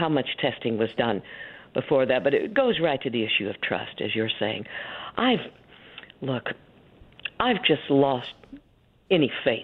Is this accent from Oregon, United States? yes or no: no; Texas, United States; I'm a Texan.